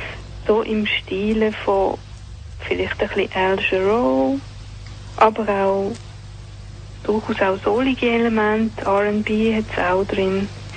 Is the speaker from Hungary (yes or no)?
yes; Hungary; first language Hungarian; German is a second language; Und meine Muttersprache ist ungarisch, deswegen … mit K-S-Z.